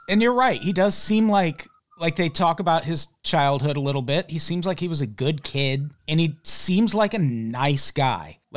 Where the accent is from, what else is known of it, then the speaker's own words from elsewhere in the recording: Illinois, United States; Yeah. And we're both from Illinois.